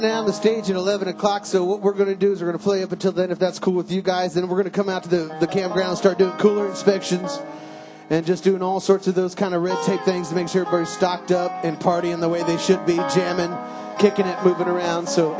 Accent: Springfield, Missouri, United States; We're from Springfield, Missouri, so they're hometown boys.

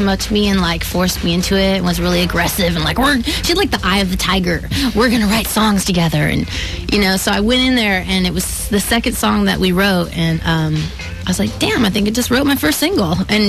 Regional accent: Anaheim, California, United States; And I used to go dancing, though, at Disneyland, because that was where I grew up in Anaheim.

